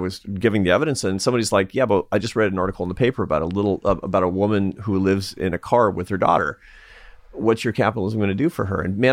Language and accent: English; Seattle, Washington, United States; I'm from Seattle, man. I'm just a hippie in my heart.